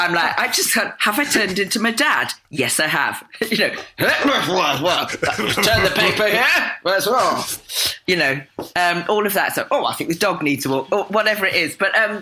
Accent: South West England, United Kingdom; Where I grew up, we filmed at a place called Badminton House, which is about 5 miles from where I grew up in the Cotswolds.

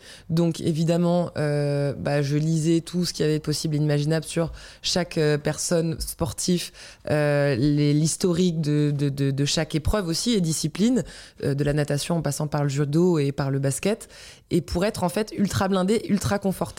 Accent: Brittany, France

